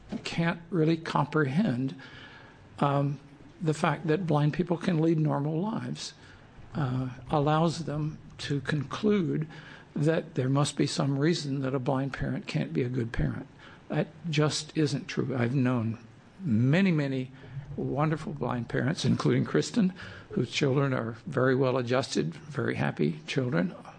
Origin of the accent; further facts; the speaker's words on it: Corvallis, Oregon, United States; I'm from Corvallis.